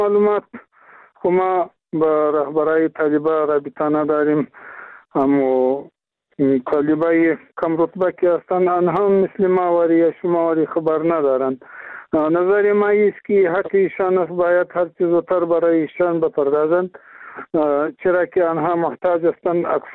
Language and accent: Persian; Afghanistan; ما افغان هستیم